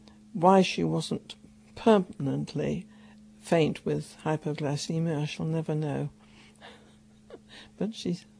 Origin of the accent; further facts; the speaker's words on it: Yarm, Yorkshire and the Humber, United Kingdom; I was born in North Yorkshire, the daughter of an industrial chemist who worked at ICI in Billingham. And we lived in a village called Yarm